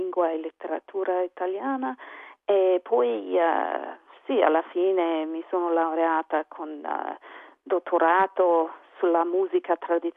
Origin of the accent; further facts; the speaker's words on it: Adelaide, South Australia, Australia; Italian is a second language; Io sono di Adelaide e a scuola lì c'erano tanti italiani e parlavamo fra di noi. Io imparavo a parlare dialetto